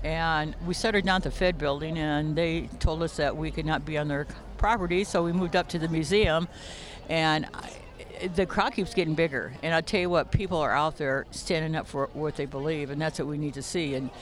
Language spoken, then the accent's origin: English; Sioux City, Iowa, United States; I'm from Sioux City.